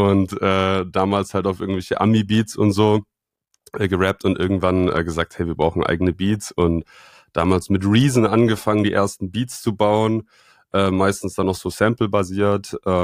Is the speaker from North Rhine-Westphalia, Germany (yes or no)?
no; Reutlingen, Baden-Württemberg, Germany; Ich komme ganz ursprünglich aus Reutlingen, das ist südlich von Stuttgart, man kennt es vielleicht auch als die Heimatstadt